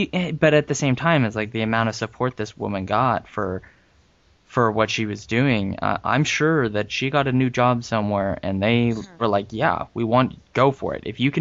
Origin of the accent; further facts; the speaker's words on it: California, United States; now in Gainesville, United States; I'm originally from California, so you can imagine the culture shock.